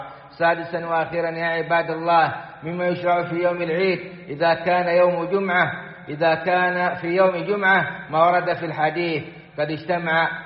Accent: Saudi Arabia; اللهم أدم على بلادنا السعودية أمنها وإيمانها ومقدساتها وقيادتها

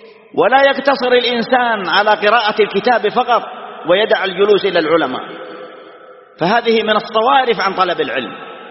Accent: Saudi Arabia; بلادنا المملكة العربية السعودية

